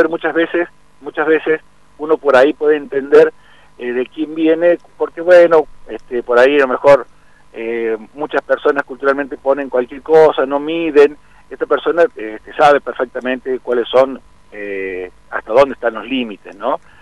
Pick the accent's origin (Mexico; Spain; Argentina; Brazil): Argentina